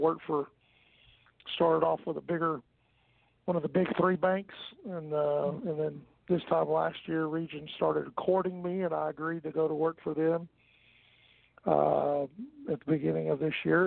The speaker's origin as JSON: {"language": "English", "town": "Lubbock", "region": "Texas", "country": "United States", "tie": "born or raised there", "said": "Well, I'm a West Texas boy. I was born in Lubbock, Texas."}